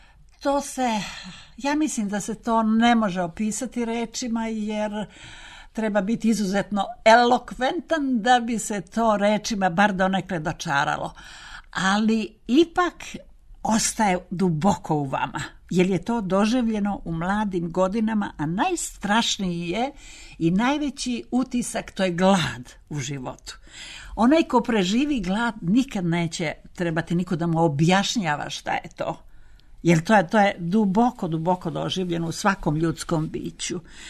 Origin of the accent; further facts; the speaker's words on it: Belgrade, Serbia; ja sam već bila pošla u osnovnu školu u Beogradu, kasnije u gimnaziju u drugoj ženskoj. Tamo sam gimnaziju završila 8 godina.